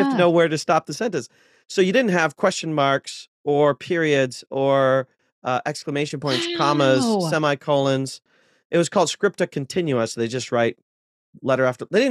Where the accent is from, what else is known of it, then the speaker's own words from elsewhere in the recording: Ohio, United States; happens mm-hmm. to be in Ohio because I'm from Ohio.